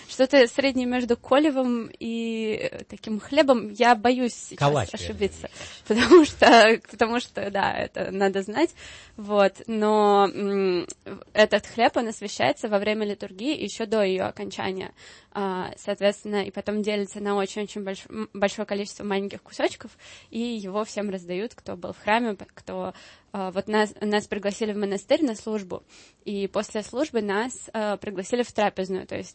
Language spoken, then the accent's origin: Russian; Russia; я из России